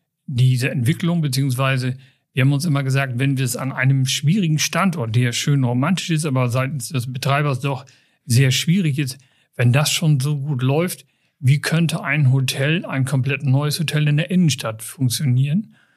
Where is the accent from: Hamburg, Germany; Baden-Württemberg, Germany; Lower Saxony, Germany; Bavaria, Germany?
Lower Saxony, Germany; Hede; born there; ich komme gebürtig aus Hede, meine Familie kommt aus Hede.